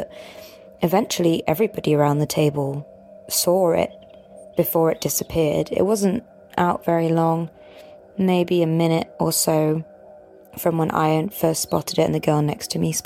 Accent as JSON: {"language": "English", "region": "England", "country": "United Kingdom", "said": "I'm from England"}